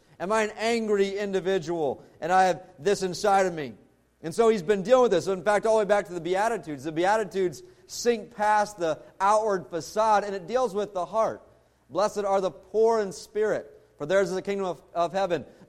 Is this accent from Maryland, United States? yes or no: yes; Maryland, United States; As many of you are aware, I was raised in Maryland, and so as far as for Major League Baseball, the Orioles, Baltimore Orioles, became my team.